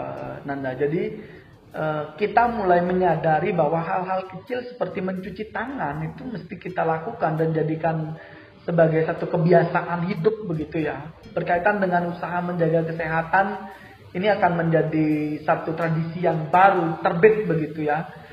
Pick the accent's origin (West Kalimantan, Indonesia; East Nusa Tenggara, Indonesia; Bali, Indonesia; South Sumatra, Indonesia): Bali, Indonesia; semoga saja kita sebagai warga Bali ingat jati diri kita, eling gitu